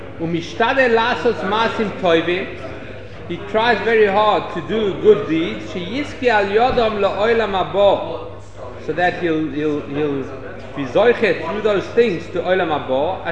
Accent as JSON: {"language": "English", "country": "South Africa", "said": "Like the first time I went to America, I was from South Africa, I've never seen anything like it, right?"}